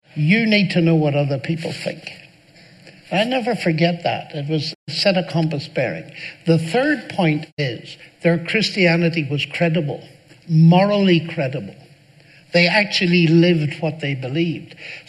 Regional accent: Northern Ireland, United Kingdom; I grew up in Northern Ireland, which isn't always the best start to discuss religion, because it was a divided community

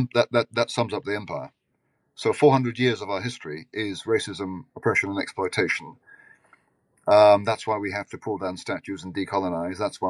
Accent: United Kingdom; as I've grown older, Tim, I've come out as a British patriot.

